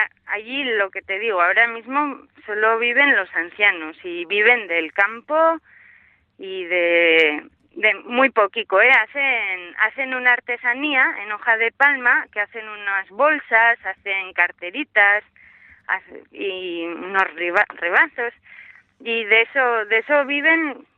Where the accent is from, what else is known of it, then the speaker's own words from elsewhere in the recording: Monterrey, Nuevo León, Mexico; yo vengo de Monterrey, que la cultura es más cerrada también, o son más serios.